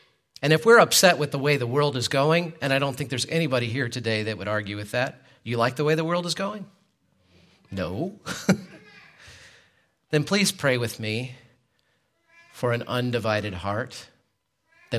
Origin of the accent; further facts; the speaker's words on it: United States; yes, I'm an American, and I'm proud of this country